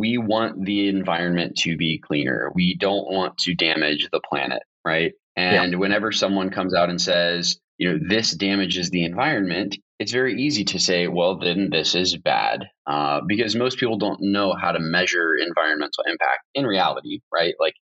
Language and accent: English; Florida, United States; maybe it's growing up in South Florida and having a lot of friends that were from that part of the world.